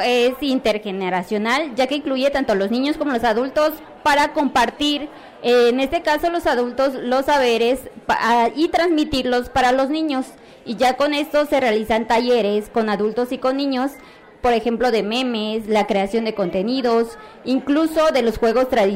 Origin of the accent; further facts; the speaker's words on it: Santa Cruz Pueblo, Campeche, Mexico; Vengo de la comunidad de Santa Cruz Pueblo, del municipio de Calquiní, del estado de Campeche.